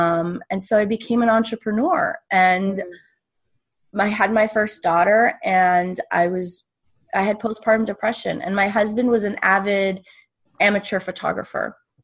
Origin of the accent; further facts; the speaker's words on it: Spain; born there; English is a second language; I'm Latina and I was born in Spain. So English is my second language.